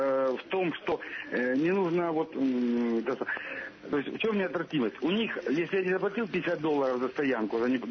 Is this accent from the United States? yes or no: no; Rostov-on-Don, Rostov Oblast, Russia; Я из Ростова.